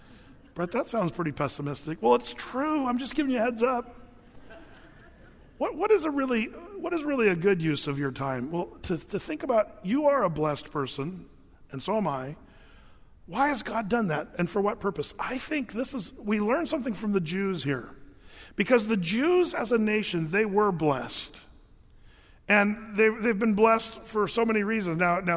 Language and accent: English; United States; born there; You and I were blessed to be born in this country.